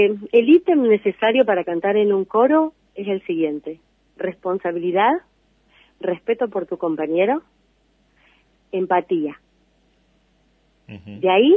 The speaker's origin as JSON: {"language": "Spanish", "town": "Carlos Tejedor", "region": "Buenos Aires Province", "country": "Argentina", "tie": "born or raised there", "said": "yo no soy oriunda de Anchorena, soy uh-huh. oriunda de provincia de Buenos Aires, de Cabo Tejedor."}